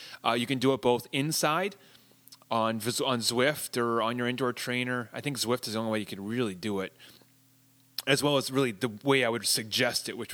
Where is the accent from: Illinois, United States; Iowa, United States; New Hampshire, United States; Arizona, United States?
New Hampshire, United States; I grew up in New Hampshire, so being in and around Mount Washington is something that, you know, it's something that I remember.